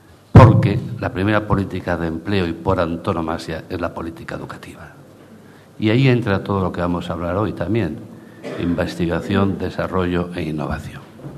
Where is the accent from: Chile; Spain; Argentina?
Spain; Asturias; Y me permite venir a Gijón, que en realidad mi tierra es esta, que es Asturias